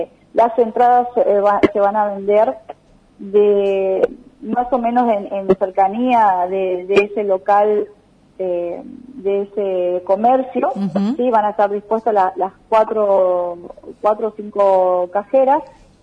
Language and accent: Spanish; Corrientes, Argentina; soy correntina y siempre me llegan imágenes de los carnavales de Corrientes, por mis amistades